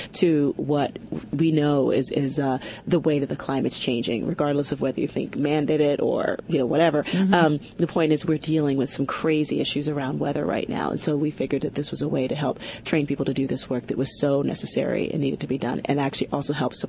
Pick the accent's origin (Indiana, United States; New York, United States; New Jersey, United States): New York, United States; New York City; it's my hometown, the South Bronx in New York City. And so I grew up when it was, you know, the infamous burning Bronx